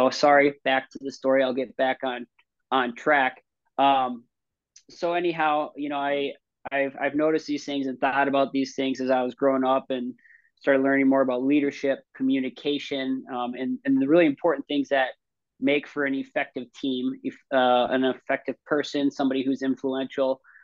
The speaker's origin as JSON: {"language": "English", "town": "Blaine", "region": "Minnesota", "country": "United States", "tie": "born or raised there", "said": "I didn't grow up in a small town. I grew up in Blaine, 50,000 people was the city population, big school"}